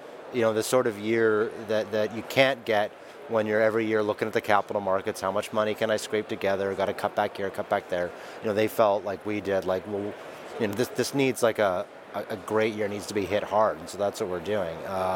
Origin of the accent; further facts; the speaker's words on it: Ross River, Yukon, Canada; And the nearest town is a small village, about 300 people, called Ross River. It's actually my hometown. So it's about 200 kilometers away. It's near and dear to my heart.